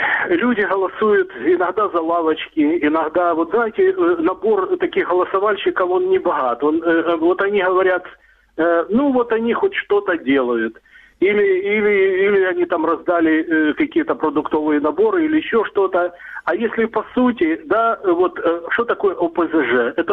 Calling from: Dnipro, Dnipropetrovsk Oblast, Ukraine; я звоню из Днепра.

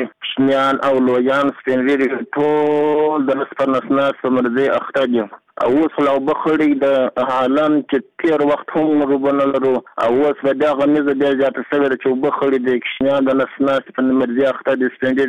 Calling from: Uruzgan, Afghanistan; زید ولایت روزګان د ګیزر د ولسوالۍ څخه برکوم. … زموږ کلی د ګیزاب ولسوالۍ کې زموږ کلی د احمد خان په نامه دی.

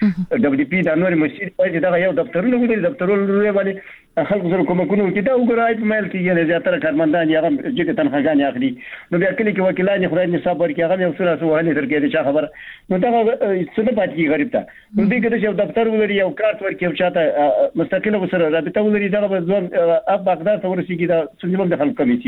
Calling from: Baghlan, Afghanistan; بغلان مې تماس نیولې محترمه

